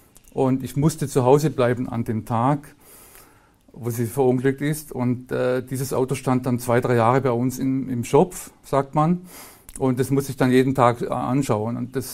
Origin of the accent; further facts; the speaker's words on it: Germany; Ich bin als Einzelkind am Bodensee groß geworden, ohne Eltern.